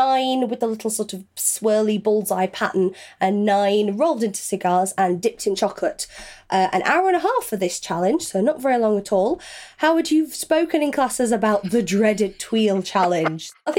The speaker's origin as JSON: {"language": "English", "region": "England", "country": "United Kingdom", "said": "We are English."}